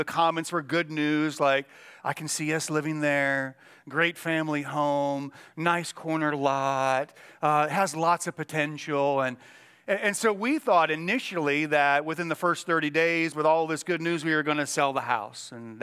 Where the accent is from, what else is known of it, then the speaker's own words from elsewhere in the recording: Indiana, United States; We're newbies in the state of Indiana, just recently from Florida. I grew up in Indiana.